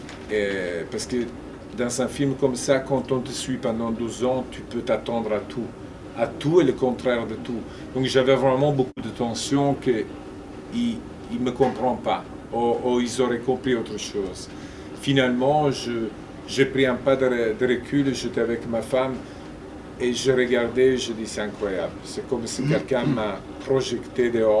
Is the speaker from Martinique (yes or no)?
no; Italy; Je me suis dit, les Italiens vont jamais comprendre mon métier, déjà parce que je suis italien.